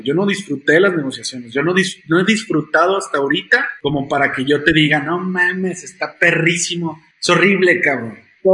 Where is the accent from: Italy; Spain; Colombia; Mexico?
Mexico; Pero cuando uno va como mexicano a Estados Unidos, pues el tipo de cambio no divierte, cabrón, ¿no?